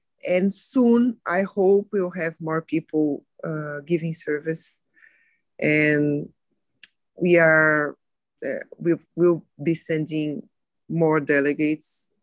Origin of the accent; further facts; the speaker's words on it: Brazil; I'm from Brazil also.